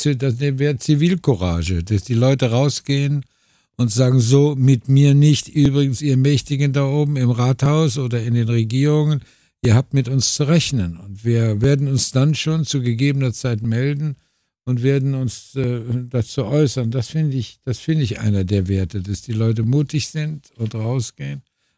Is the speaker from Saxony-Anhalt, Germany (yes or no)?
no; Cologne, North Rhine-Westphalia, Germany; ein paar schöne Texte über meine Kindheit hier in Köln